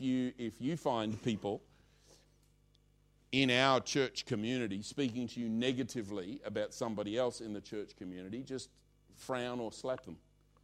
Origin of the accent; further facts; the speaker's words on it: Australia; Now, I grew up in Australia. I don't know if we have working men's clubs quite like that.